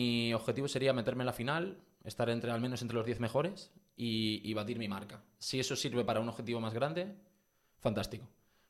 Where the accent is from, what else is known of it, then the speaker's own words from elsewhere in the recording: Fuerteventura, Canary Islands, Spain; fui al San José de Calasanz al colegio, al Santo Tomás de Aquino al instituto, y vivo aquí, mi familia vive aquí. Entonces, yo soy de Fuerteventura, aunque a algunos les pese